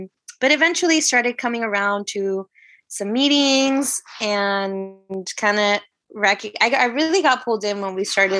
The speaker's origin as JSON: {"language": "English", "town": "San Francisco", "region": "California", "country": "United States", "tie": "born there", "also_born_or_lived": "Mexico City, Mexico", "said": "I was born here in Ohlone Lands, San Francisco. Really, my family's roots are in Mexico City, and kind of my upbringing is a little bit funny to explain, but I was the first person in my family born here."}